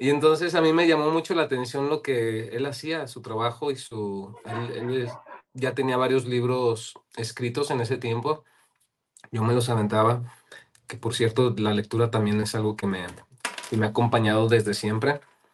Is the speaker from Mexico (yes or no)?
yes; Zacatecas, Mexico; en ese tiempo vivía en una ciudad pequeña. Yo soy originario de Zacatecas.